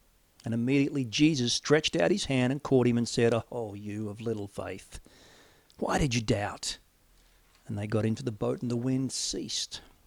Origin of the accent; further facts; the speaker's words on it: Wollongong, New South Wales, Australia; When I was young, I grew up in Wollongong, the steel city.